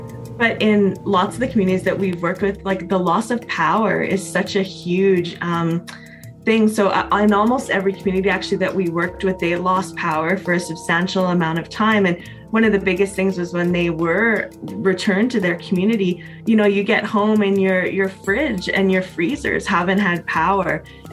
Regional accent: Canada; I'm a Métis woman from Treaty 8 territory.

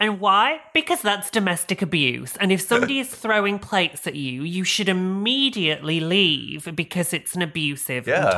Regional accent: England, United Kingdom; we, all of us, we question things if they come too easily. We're English.

